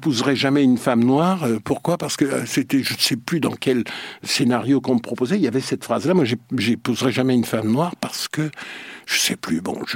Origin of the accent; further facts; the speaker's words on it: Guadeloupe; Puisque je suis né en Guadeloupe, on a resté ce que j'ai 7 ou 8 ans, ensuite on est parti 2 ans, je suis revenu, je devais avoir 10 ans, un truc comme ça, bon, peu importe. Et je suis revenu, et je suis reparti définitivement, j'avais 15 ans.